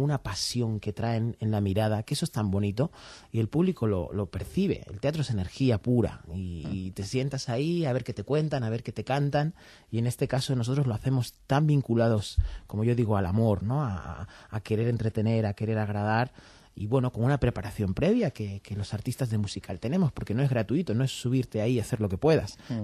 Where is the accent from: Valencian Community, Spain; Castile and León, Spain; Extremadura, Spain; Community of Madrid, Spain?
Extremadura, Spain; Yo además soy extremeño, fíjate, iba de pequeño con el bocata en la mano y el zumo de excursión, ¿no?